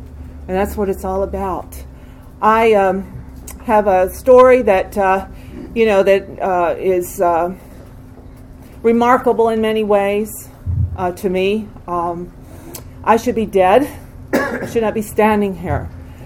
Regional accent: Atlanta, Georgia, United States; also born or lived in Tennessee / Chattanooga; I grew up here in Atlanta, Georgia. I was born in Tennessee. I lived in Tennessee until Chattanooga, so I was about 3 or 4. We moved to Atlanta.

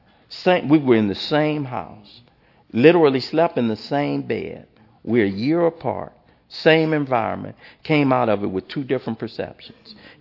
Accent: the South, United States; And we grew up Southern. We grew up in Baptist church. Walked up the street to church every single morning.

